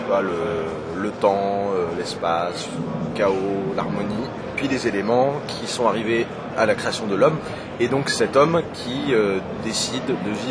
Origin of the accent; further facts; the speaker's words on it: Troyes, Grand Est, France; Un à Troyes, dans ma ville natale.